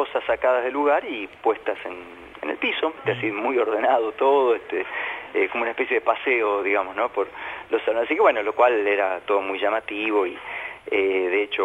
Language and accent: Spanish; Vicente López, Buenos Aires Province, Argentina; Yo me crié en la zona de Vicente López, Gran Buenos Aires, unas 10, 15 cuadras de la cancha de Platense, así que era el club del barrio.